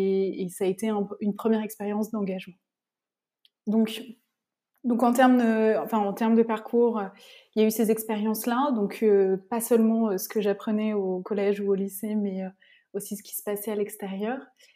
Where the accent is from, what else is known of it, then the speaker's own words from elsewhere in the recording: Montpellier, Occitanie, France; Donc je viens de Montpellier, dans le sud de la France, et c'est là où j'ai fait toutes mes études jusqu'au... jusqu'à la fin du lycée.